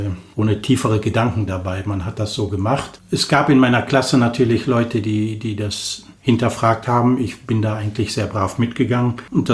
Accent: Cologne, North Rhine-Westphalia, Germany; Ich bin 56 Jahre alt, gebürtig aus Köln, also ich bin eine echte Kölsche, mit echt kölnisch Wasser getauft. Aus einer Familie mit 7 Kindern bin ich der Letzte und ich bin in Köln groß geworden.

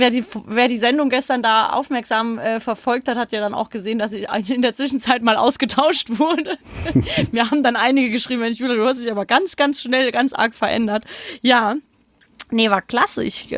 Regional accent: Frankfurt, Hesse, Germany; man ist ja als Frankfurter gerne auch Pessimist

